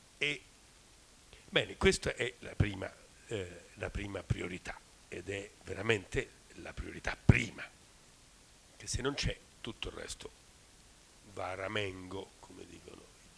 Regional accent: Rome, Lazio, Italy; Ecco, lì sento come romano una forte contraddizione.

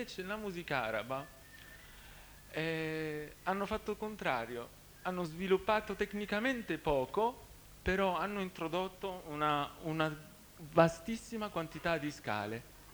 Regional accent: Lebanon; born there; Italian is a second language; io nato in Libano

